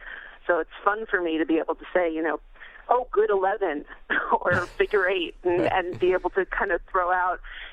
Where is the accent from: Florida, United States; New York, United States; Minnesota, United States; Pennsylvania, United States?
New York, United States; Rockville Centre; Hi, I'm from Rockville Center, New York.